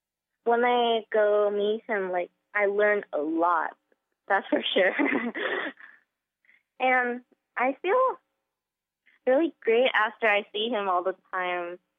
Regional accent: Seoul, South Korea; now in Philadelphia, United States; I'm from South Korea, Seoul, and currently, I'm living with my mom in Philadelphia.

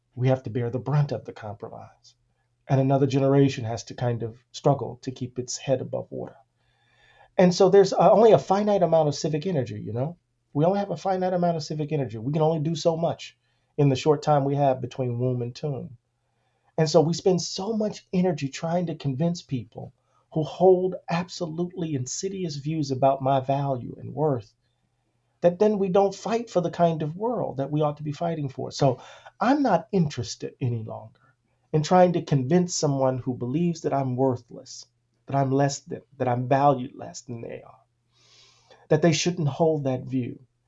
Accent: Moss Point, Mississippi, United States; I grew up in Moss Point. I was, you know, I was in predominantly white classes, probably one of the more integrated kids in the town.

